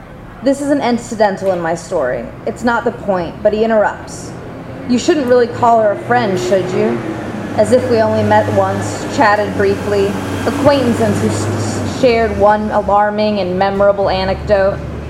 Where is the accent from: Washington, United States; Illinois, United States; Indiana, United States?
Indiana, United States; So I'm from Indiana, as Jocelyn established